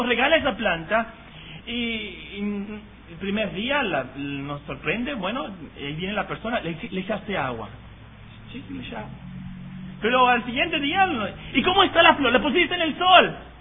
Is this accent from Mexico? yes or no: yes; Mexico; Y yo soy muy mexicano, no leí las instrucciones.